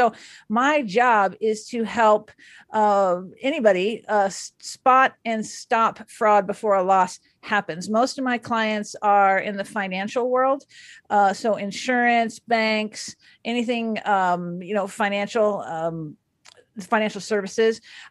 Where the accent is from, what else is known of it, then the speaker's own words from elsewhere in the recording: Dallas, Texas, United States; I grew up in Dallas and there was this guy kept showing up to the rides, showing up to the races.